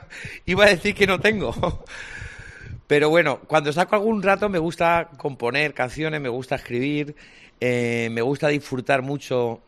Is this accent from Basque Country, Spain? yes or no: no; Novelda, Valencian Community, Spain; also born or lived in Alicante; De Novelda, porque yo nací en Novelda. Bueno, nací en el hospital de Alicante, pero he pasado parte de mi infancia en Novelda.